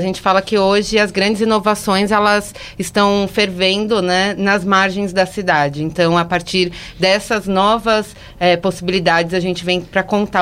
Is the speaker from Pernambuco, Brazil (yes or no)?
no; São Paulo, Brazil; eu sou nascida e criada, né, no Capão Redondo